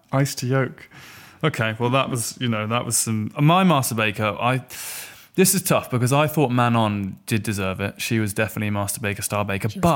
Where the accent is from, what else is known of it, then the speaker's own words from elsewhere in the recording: East of England, United Kingdom; I'm from Norfolk, so that's like mustard, Coleman's mustard.